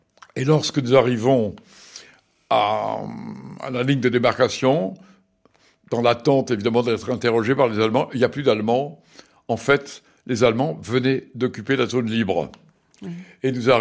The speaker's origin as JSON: {"language": "French", "town": "Paris", "region": "Île-de-France", "country": "France", "said": "Et en général, les gens méfiants. On vient de Paris, on est des étrangers."}